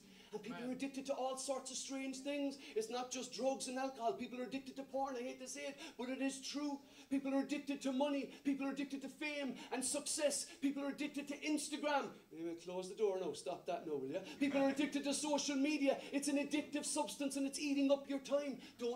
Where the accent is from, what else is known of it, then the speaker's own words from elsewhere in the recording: Ireland; And I say that as an Irishman, and we love our mam, don't we, in Ireland?